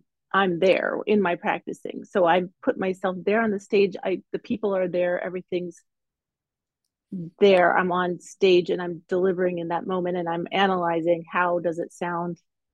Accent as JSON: {"language": "English", "town": "Philadelphia", "region": "Pennsylvania", "country": "United States", "tie": "born or raised there", "said": "And it's the … my hometown, and they're, my opinion, the greatest orchestra."}